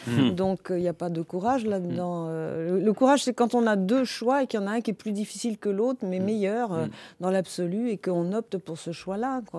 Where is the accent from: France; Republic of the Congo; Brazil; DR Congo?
France; Paris, Île-de-France; moi je suis née à Paris, j'ai toujours vécu à Paris